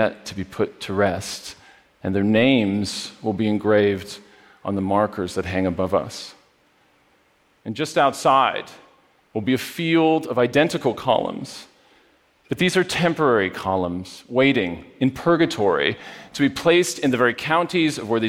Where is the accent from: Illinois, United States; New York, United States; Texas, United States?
New York, United States; Poughkeepsie; And even in Poughkeepsie, my hometown, we thought about old industrial infrastructure.